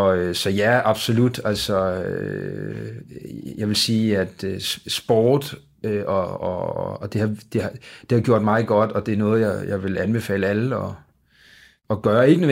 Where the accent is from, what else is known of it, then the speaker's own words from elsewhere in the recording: Central Denmark Region, Denmark; Så jeg er opvokset på Vestjylland. Og med en enlig mor, og en bror.